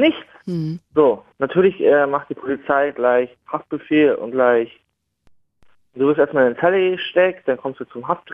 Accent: Berlin, Germany; Also, ich komme ja auch aus Berlin, ja

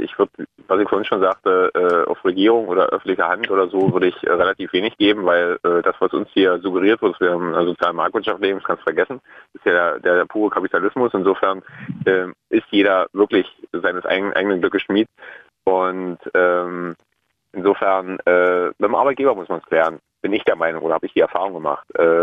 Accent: East Germany, Germany; ich stamme hier aus dem Osten und habe damals in Stuttgart gearbeitet.

